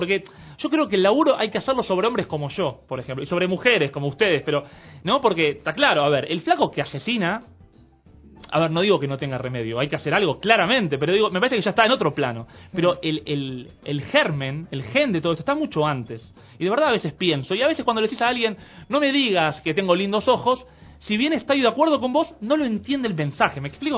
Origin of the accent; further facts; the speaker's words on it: Argentina; qué solidarios somos los argentinos.